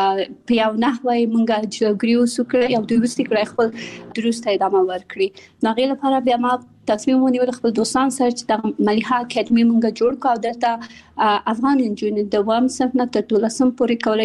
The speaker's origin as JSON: {"language": "Pashto", "region": "Kabul", "country": "Afghanistan", "tie": "born or raised there", "also_born_or_lived": "Pakistan", "said": "د ملیه اکاډمي بنسټ ایښودونکې یم. زه په کابل کې زیږیدلې یم او خپل ابتدایي تعلیمات مې په پاکستان کې کړی او بیا ثانوي او بیرته پوهنتون مې په کابل کې ویلی ده."}